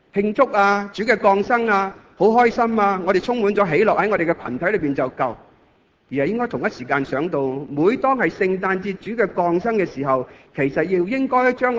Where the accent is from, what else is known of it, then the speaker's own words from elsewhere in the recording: Hong Kong; 我们香港人